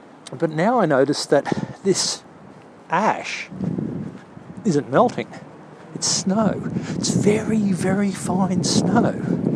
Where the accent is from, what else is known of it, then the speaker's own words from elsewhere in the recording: Toowoomba, Queensland, Australia; One of the coldest experiences of my life was growing up in Toowoomba